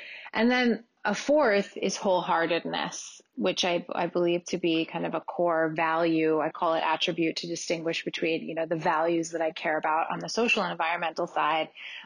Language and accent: English; New York City, New York, United States; So I grew up in New York City. My parents are artists. I have family history of public service on both sides, one side in Africa in the health space, the other side in American politics.